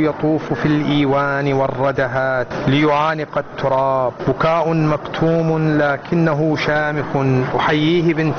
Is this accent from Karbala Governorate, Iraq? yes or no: yes; Karbala, Karbala Governorate, Iraq; moved away; عن مدينتي كربلاء اللي بعد غيبة تقريبا 20 سنة اكتشفت أن هاي المدينة لم تعد كما تركتها، لم تعد مدينة فيها البراءة وفيها الهدوء